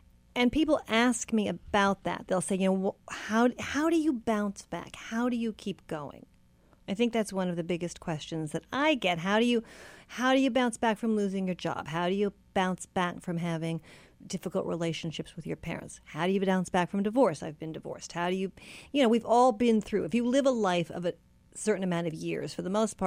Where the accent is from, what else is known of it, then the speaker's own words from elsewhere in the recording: California, United States; now in New York, United States; Sort of. I'm a New Yorker by way of California.